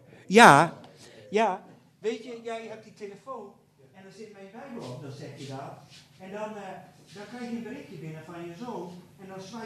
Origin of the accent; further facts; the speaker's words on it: Winschoten, Groningen, Netherlands; in Oost-Groningen, waar ik vandaan kom, ik kom uit Winschoten